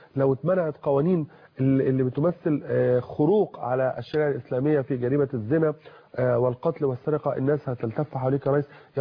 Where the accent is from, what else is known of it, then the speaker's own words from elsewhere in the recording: Egypt; أنا مواطن مصري بسيط